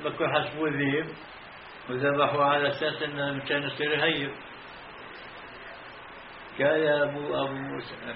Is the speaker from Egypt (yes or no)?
no; Hebron, West Bank, Palestine; من القدس أنا من الخليل من القدس